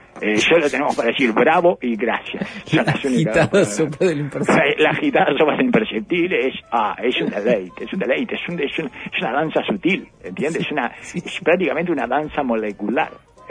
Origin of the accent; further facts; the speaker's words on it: Uruguay; yo soy más uruguayo que judío